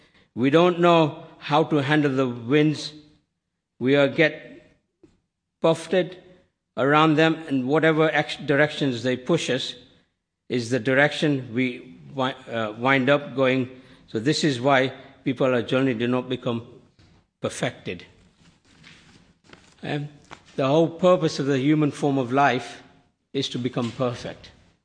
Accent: India; I come from, originally I was born in Africa, then brought up in India.

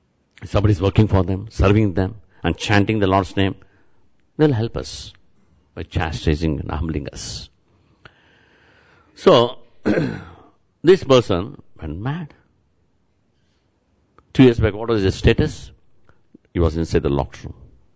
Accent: Tirupati, Andhra Pradesh, India; I am from Tirupati.

